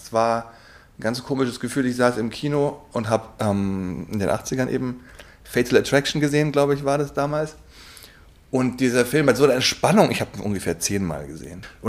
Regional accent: Bavaria, Germany; Ich komme aus der Nähe von München.

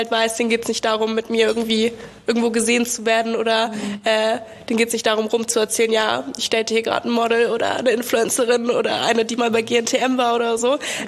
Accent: Berlin, Germany; Also ich bin in Berlin aufgewachsen

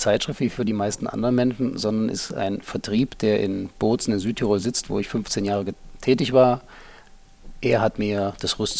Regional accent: Halle, Saxony-Anhalt, Germany; moved away; also born or lived in Hannover / Cologne; Ich komme ursprünglich aus Halle an der Saale, also aus Ostdeutschland, bin kurz vor der Wende dann nach Hannover gegangen. Danach habe ich in Köln studiert, Sport und Medizin.

